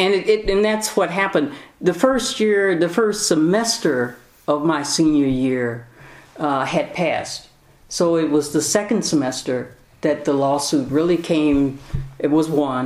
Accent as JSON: {"language": "English", "town": "Fort Smith", "region": "Arkansas", "country": "United States", "said": "Fort Smith, Arkansas."}